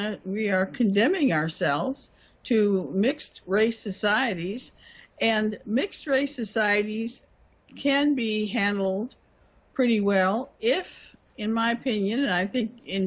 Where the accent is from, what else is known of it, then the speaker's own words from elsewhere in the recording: United States; but we're so far into it in the United States, and I'm an American, and I'm not going to change that, certainly, and not at my age.